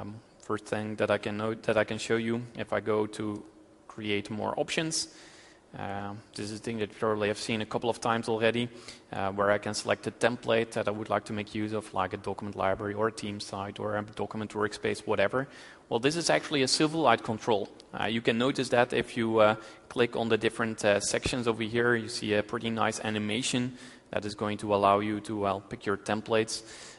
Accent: Belgium; English is a second language; I'm from Belgium, and over there I work at UTU

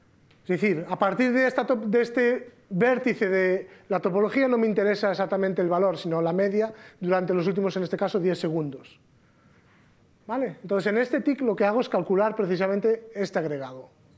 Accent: Galicia, Spain; aunque es muy gallego, yo soy gallego

